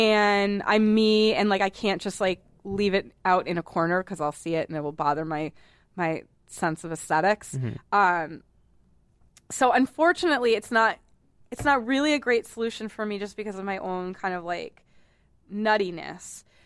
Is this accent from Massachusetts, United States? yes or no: yes; Boston, Massachusetts, United States; going home to Boston every year. I'm from Boston.